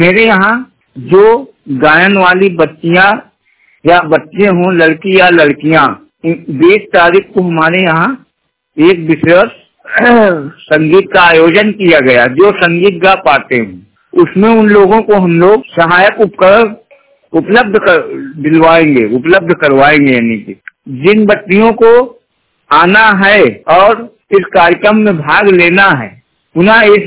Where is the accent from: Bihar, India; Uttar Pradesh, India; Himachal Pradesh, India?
Uttar Pradesh, India; Fatehpur; जैसे मैं फतेहपुर का निवासी हूँ